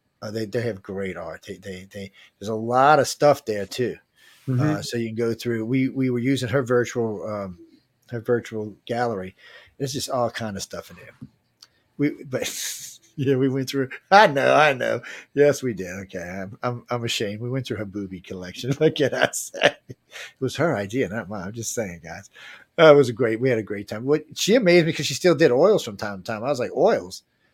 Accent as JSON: {"language": "English", "town": "New Orleans", "region": "Louisiana", "country": "United States", "said": "I'm from New Orleans. You learn not to trust people at a very young age."}